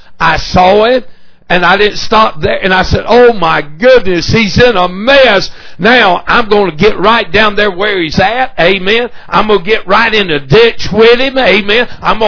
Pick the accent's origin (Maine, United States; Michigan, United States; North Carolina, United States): North Carolina, United States; Stuff I was raised on in North Carolina.